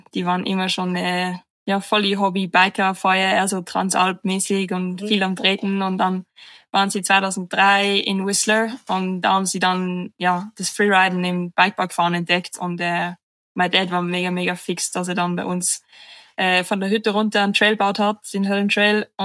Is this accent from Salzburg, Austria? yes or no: yes; Saalbach, Salzburg, Austria; ich bin 23 Jahre alt, ich komme aus Salbach, Österreich. Ich bin am Schulwerkhaus aufgewachsen, das ist kleine Hütte am Berg oben